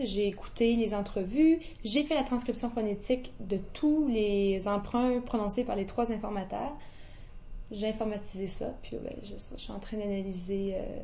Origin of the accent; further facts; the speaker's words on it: Quebec City, Quebec, Canada; Je suis né ici à Québec.